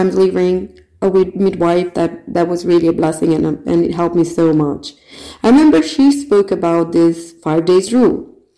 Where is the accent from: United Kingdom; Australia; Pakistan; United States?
Pakistan; as you can see from my name, I am originally from Pakistan